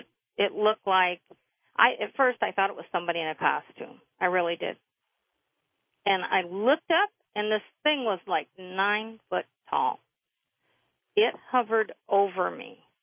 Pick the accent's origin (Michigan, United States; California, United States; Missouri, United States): Michigan, United States; Sherman; I lived in Michigan, I grew up in Michigan, and in Sherman, Michigan